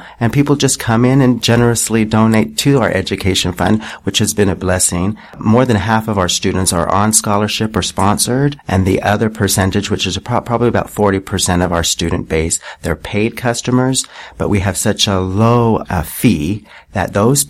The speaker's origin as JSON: {"language": "English", "region": "Utah", "country": "United States"}